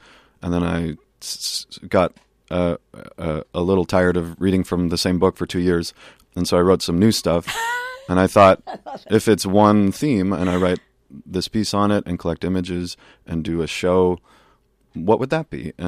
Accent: Sacramento, California, United States; now in Portland, United States; California, Sacramento.

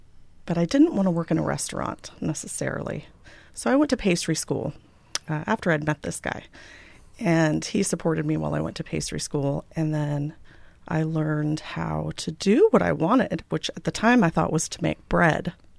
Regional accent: Tucson, Arizona, United States; born there; also born or lived in Seattle; Well, I was born down in Tucson, Arizona, where it's very hot, and we love ice cream down there. I lived all over the country as a child, and moved to Seattle in 1992

